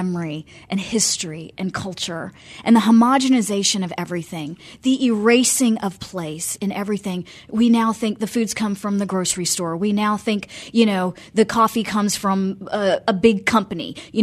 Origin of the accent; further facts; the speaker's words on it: North Carolina, United States; I grew up in North Carolina, but I'm of Indian origin, and I grew up with the kind of the peak of masala